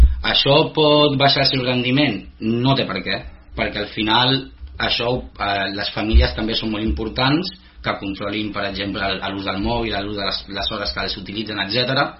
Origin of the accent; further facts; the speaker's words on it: Lloret de Mar, Catalonia, Spain; perquè jo vinc de Lloret